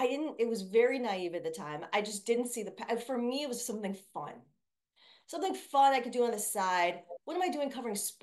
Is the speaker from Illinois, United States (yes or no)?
yes; Chicago, Illinois, United States; because I'm not a Knicks fan, I grew up in Chicago